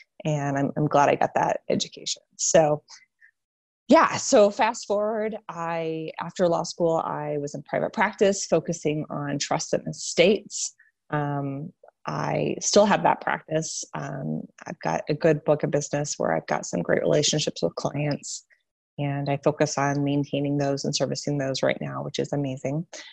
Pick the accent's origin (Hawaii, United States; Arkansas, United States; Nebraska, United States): Nebraska, United States; So I grew up in Nebraska in a really small town